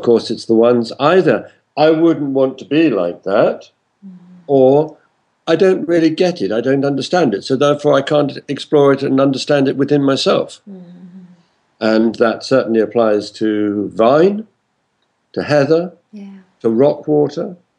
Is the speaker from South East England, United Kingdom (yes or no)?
yes; South East England, United Kingdom; I grew up in the Thames Valley, which is an area of chalk land, and then went to live in lots of different parts of the world